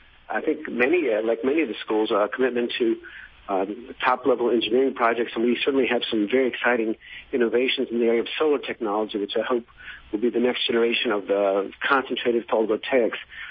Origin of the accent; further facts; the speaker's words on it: North Carolina, United States; I grew up in North Carolina and much of my childhood, so I spent a lot of time in pine forests in that state.